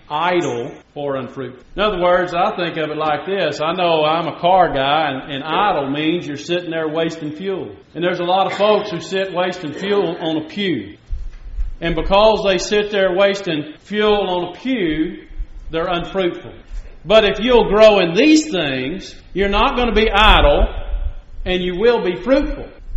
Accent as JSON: {"language": "English", "region": "Texas", "country": "United States", "tie": "born or raised there", "said": "And I'm a simple individual from East Texas, born and raised in East Texas."}